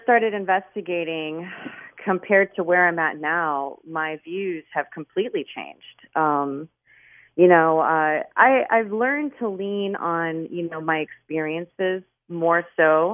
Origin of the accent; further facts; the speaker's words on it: Miami, Florida, United States; you know, I'm born and raised in Miami